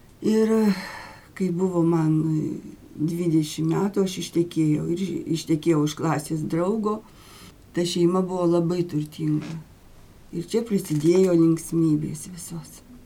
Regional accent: Kaunas, Kaunas County, Lithuania; aš esu kaunietė.

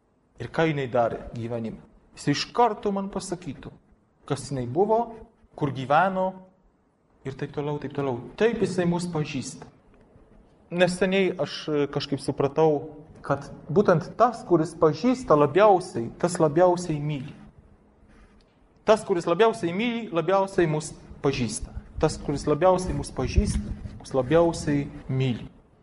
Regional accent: Poland; Aš dabar, kaip tikras lenkas, pasakysiu

